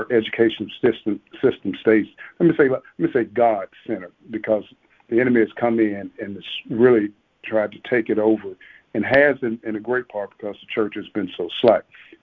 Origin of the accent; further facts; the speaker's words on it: Arkansas, United States; And one noted Arkansan, since I'm from Arkansas here, I'll use an Arkansan